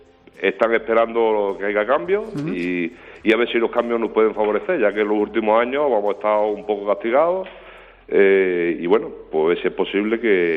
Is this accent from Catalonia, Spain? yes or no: no; Sedella, Andalusia, Spain; Y bueno, a todo el que viene siempre bienvenido y invito que se pasen, que merece la pena visitar mi pueblo.